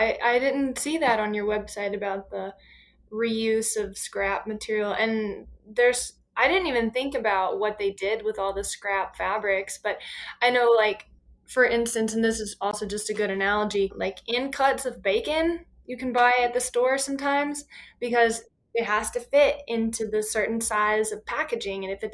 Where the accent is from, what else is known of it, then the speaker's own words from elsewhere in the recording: Louisiana, United States; accent: Louisiana; Oh, yeah. It's from Louisiana for sure. Northeast part of Louisiana.